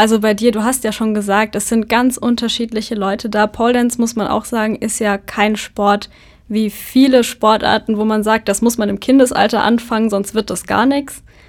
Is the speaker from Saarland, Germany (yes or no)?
yes; Saarbrücken, Saarland, Germany; ich komme ursprünglich aus Saarbrücken